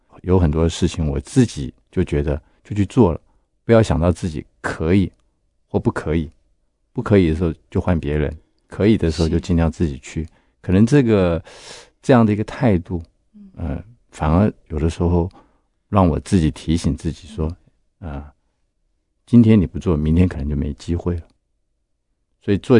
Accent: Jiangsu, China; 他是江苏人，我也是江苏人。

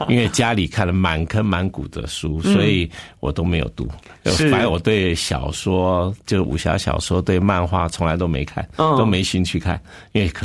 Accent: Hukou, Hsinchu County, Taiwan; born there; 我是出生于新竹湖口，算是一个乡下。

